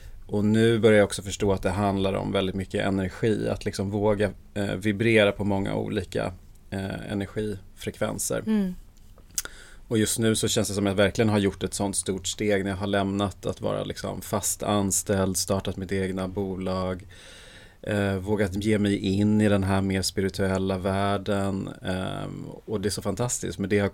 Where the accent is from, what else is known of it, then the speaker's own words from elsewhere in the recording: Sweden; born there; i Norden som heter Sagrada Madre, som är från Argentina, som är mitt andra hemland. Jag är född i Sverige, men min mamma är född i Buenos Aires.